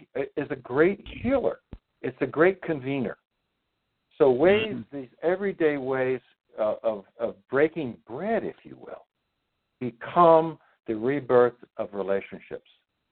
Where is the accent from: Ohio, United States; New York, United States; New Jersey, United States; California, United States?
New Jersey, United States; And by the way, you're from my home state of New Jersey.